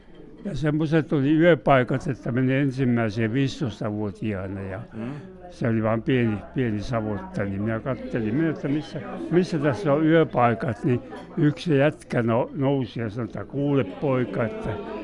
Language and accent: Finnish; Kuusamo, North Ostrobothnia, Finland; born there; minä olen Kuusamosta syntynyt sieltä Rehan pinnassa ja pommituksissa meni kuulo sinne poikasena.